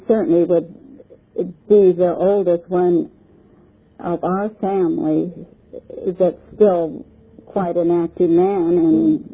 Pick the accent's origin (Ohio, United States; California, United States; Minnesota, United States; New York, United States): California, United States; Long Beach; born there; All right, I was born in Long Beach.